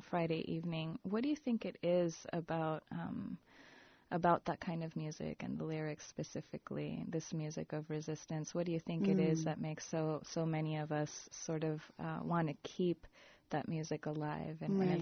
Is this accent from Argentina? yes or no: yes; Argentina; as an immigrant from South America, because I'm from Argentina